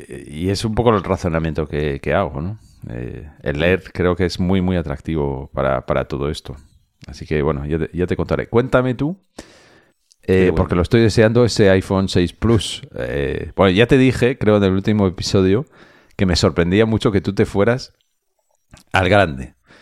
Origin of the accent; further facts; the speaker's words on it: Lyon, Auvergne-Rhône-Alpes, France; un viaje fue a Lyon, que es mi tierra, o sea, mi tierra de verdad.